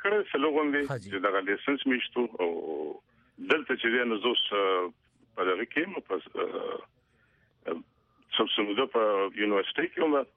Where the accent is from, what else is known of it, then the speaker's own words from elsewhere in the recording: Khyber Pakhtunkhwa, Pakistan; زه يم د پاکستان د پښتونخوا يم